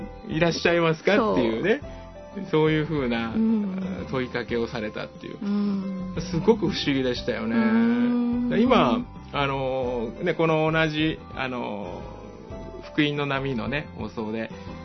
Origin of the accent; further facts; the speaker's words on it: Nagoya, Aichi, Japan; accent: Nagoya dialect; also born or lived in Kumamoto; そう、僕本当は名古屋弁なんですよ